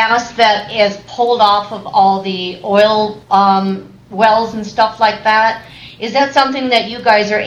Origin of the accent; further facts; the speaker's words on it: Minot, North Dakota, United States; I'm from Minot, North Dakota.